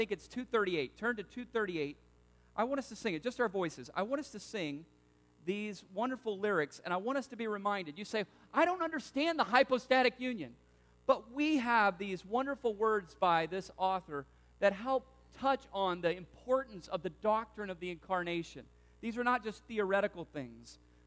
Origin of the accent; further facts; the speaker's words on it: the South, United States; I told you many times, I grew up in the South